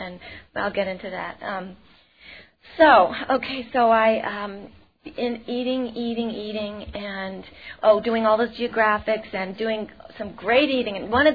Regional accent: New York, United States; I'm from Westchester County, New York, you know, I'm no addict.

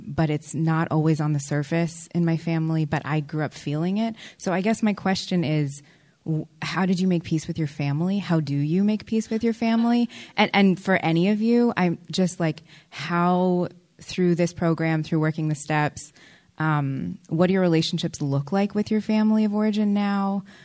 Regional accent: Boulder, Colorado, United States; I'm from Boulder, Colorado, compulsive overeater, anorexic.

